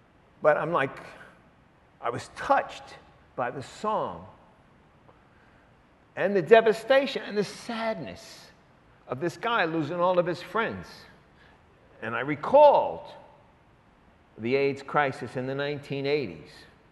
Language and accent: English; Queens, New York, United States; But I'm from Queens, and I ain't going back to Queens talking about